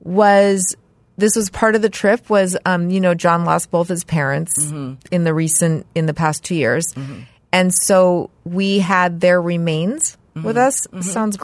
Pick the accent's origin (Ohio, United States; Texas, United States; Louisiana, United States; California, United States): California, United States; Los Angeles; From Los Angeles.